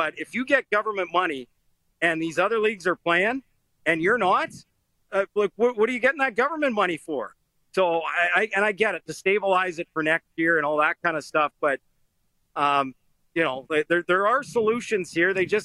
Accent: Edmonton, Alberta, Canada; I'm from Edmonton.

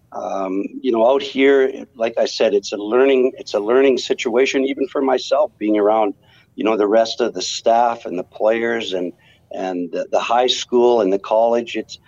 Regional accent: Weyburn, Saskatchewan, Canada; it goes back to when we were growing up in Weyburn, Saskatchewan.

